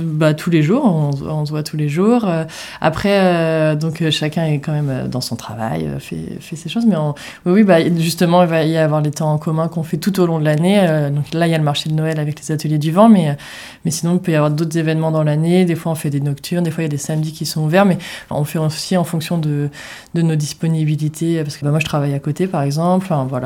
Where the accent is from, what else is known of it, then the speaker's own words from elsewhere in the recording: Dinan, Brittany, France; moi, je viens de Dinan, dans les Côtes-d'Armor, et on mange aussi des galettes saucisses.